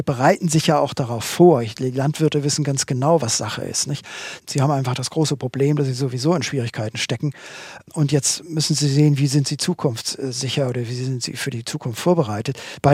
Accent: Ratzeburg, Schleswig-Holstein, Germany; Naja, ich bin ja in Ratzeburg aufgewachsen. Ratzeburg hat Seen.

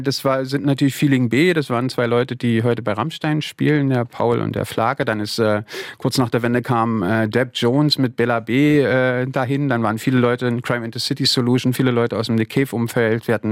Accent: East Germany, Germany; man wollte sich ja auch nicht gleich immer als Ossi outen.

